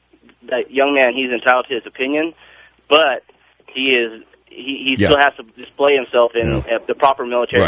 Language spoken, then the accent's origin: English; San Diego, California, United States; now in Valparaiso, United States; I'm from Valpo, Indiana. I listen to you streaming online. Grew up in San Diego, and I try to listen to anything that's SoCal.